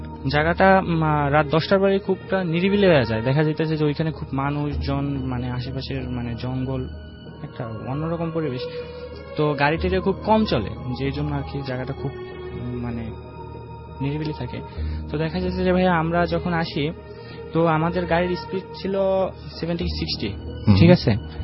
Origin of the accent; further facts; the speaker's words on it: Barisal, Barisal Division, Bangladesh; now in Dhaka, Bangladesh; আমি আসছি মোহাম্মদপুর থেকে, আমার হোম টাউন বরিশালে।